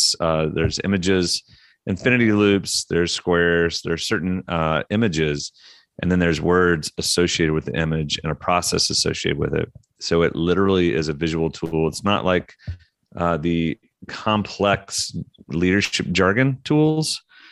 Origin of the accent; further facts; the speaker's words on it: Oklahoma, United States; also born or lived in Russia / Atlanta / London; So I'm from Oklahoma, but I've lived my life